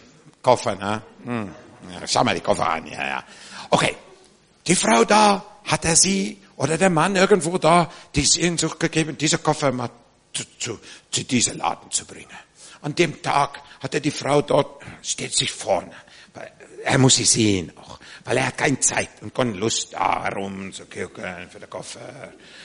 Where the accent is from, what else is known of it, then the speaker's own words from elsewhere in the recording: South Africa; ich denke immer an eine Story in Südafrika, wo ich herkomme